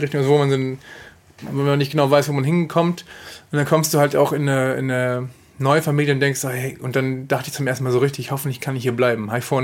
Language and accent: German; Ratekau, Schleswig-Holstein, Germany; also born or lived in Berlin; Ich komme ja eigentlich aus Berlin. Ja. Ne? Ich bin quasi Riesendorf. Nee, da bin ich über Umwege in eine Dings gekommen, in eine Pflegefamilie nach Rathekau.